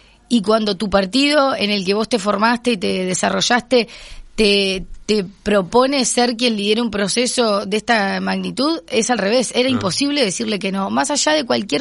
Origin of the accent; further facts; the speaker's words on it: Rivera, Uruguay; also born or lived in Montevideo; Yo nací en Rivera, al año me vine a Montevideo. Vivimos acá hasta que pasé a tercer año de escuela.